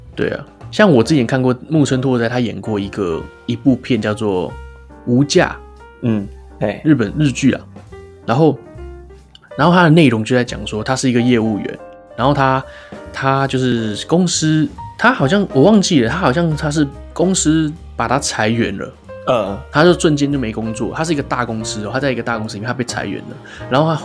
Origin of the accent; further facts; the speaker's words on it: Taiwan; 我是台湾人，我就对珍珠就还好嘛